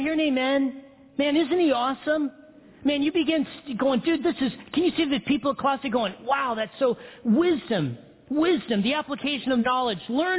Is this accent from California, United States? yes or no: yes; Big Bear, California, United States; I'm a hick from Big Bear. I grew up in Big Bear. I grew up a partier.